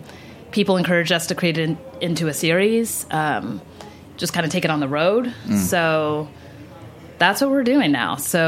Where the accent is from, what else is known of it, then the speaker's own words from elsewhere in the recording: Texas, United States; moved away as an adult; now in New York, United States; I'm from Texas, and I moved to New York to enroll in a master's program called Fashion Studies at Parsons School of Design